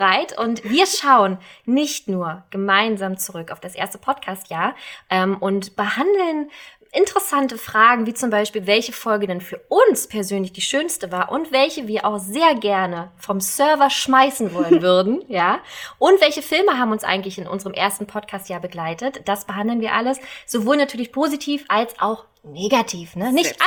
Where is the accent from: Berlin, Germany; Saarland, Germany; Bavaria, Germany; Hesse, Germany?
Berlin, Germany; born there; wir sind ja beide gebürtige Berliner.